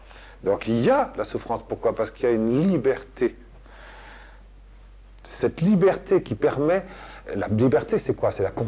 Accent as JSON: {"language": "French", "region": "Provence-Alpes-Côte d'Azur", "country": "France", "said": "Moi, je viens des Gorges du Verdon."}